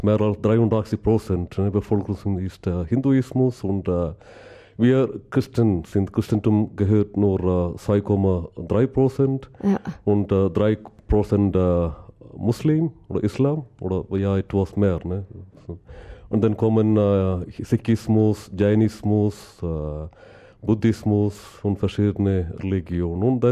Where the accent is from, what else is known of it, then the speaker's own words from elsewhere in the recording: Kerala, India; weil Wallis und Kerala, mein Heimatkanton, ist auch stark geprägt vom Glauben